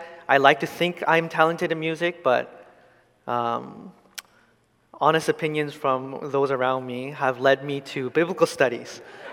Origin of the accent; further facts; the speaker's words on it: Abbotsford, British Columbia, Canada; So I grew up in Abbotsford, which is not too far away. This is the first time I am calling Langley home.